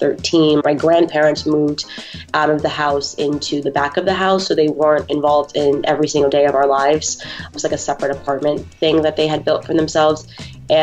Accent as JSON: {"language": "English", "town": "Stamford", "region": "Connecticut", "country": "United States", "tie": "born or raised there", "also_born_or_lived": "White Plains, United States", "said": "So I was born in White Plains, New York, but I was raised in Stamford, Connecticut my entire life."}